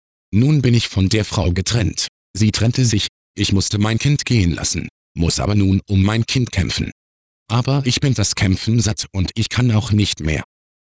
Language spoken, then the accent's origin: German; Cologne, North Rhine-Westphalia, Germany; Also, ich bin in Köln im asozialsten Viertel geboren und zumindest für 6 Jahre dort aufgewachsen.